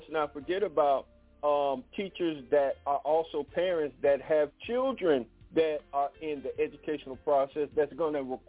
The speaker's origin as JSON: {"language": "English", "town": "Detroit", "region": "Michigan", "country": "United States", "tie": "born or raised there", "also_born_or_lived": "Pine Bluff, United States", "said": "Because I grew up in Detroit. I was born here in Pine Bluff, Arkansas, but at the age of 6 years old, they took me to Detroit. I spent 40 years growing up in Detroit"}